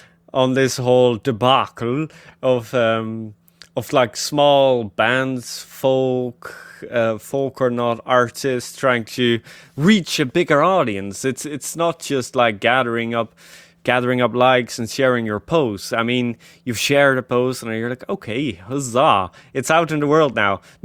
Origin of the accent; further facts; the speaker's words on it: Netherlands; I'm from Netherlands, the guys that never could be together, you know.